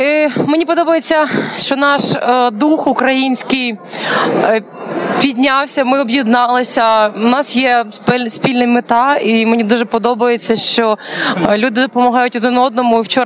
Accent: Kyiv, Ukraine; Я з Києва.

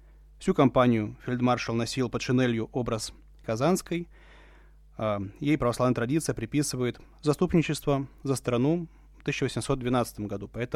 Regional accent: Saint Petersburg, Russia; которую мы здесь, петербуржцы, можем, перед которой можем молиться в Царском селе

